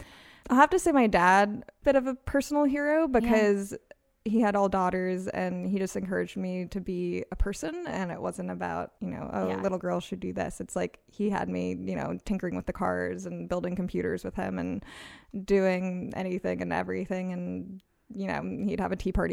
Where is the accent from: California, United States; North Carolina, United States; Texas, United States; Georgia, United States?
North Carolina, United States; I grew up in North Carolina, so First in Flight is on every single Woo-woo. License plate.